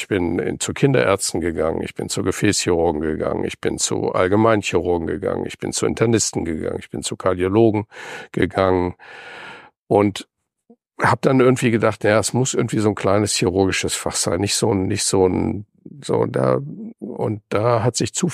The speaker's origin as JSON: {"language": "German", "town": "Hiltrup", "region": "North Rhine-Westphalia", "country": "Germany", "tie": "born or raised there", "also_born_or_lived": "Bad Hersfeld", "said": "ich bin als Kind in Hiltrup aufgewachsen bei Münster. Das ist südlich von Münster. Und dann hat mein Vater berufsbedingt als Einkäufer von großen Lebensmittelketten ständig seinen Job gewechselt."}